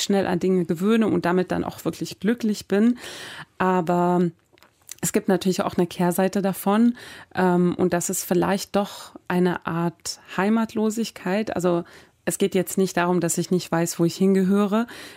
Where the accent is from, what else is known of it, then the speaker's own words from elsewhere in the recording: Iran; also born or lived in Baku / Sweden; Und ich wusste, ich komme aus dem Iran, um mich rum nur Iraner, aber wir dürfen alle nicht dahin.